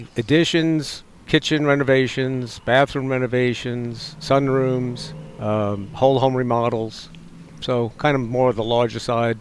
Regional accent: New York, United States; New York.

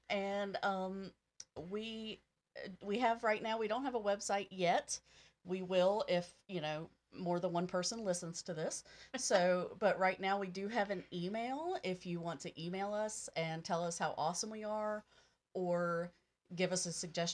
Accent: Virginia, United States; We grew up in Virginia. We live in Virginia.

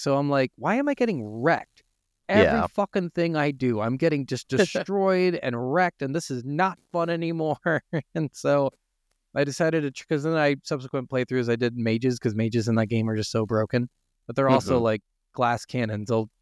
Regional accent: New York City, New York, United States; I'm a huge Giants fan, guys, because I'm from New York City, but he's luckily gone.

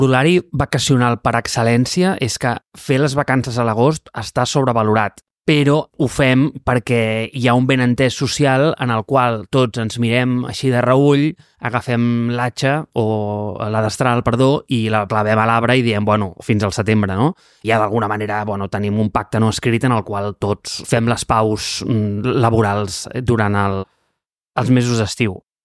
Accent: Barcelona, Catalonia, Spain; perquè tu, com a barceloní, l'operació d'aquí d'Espanya no tenia una implicació molt gran amb Alemanya

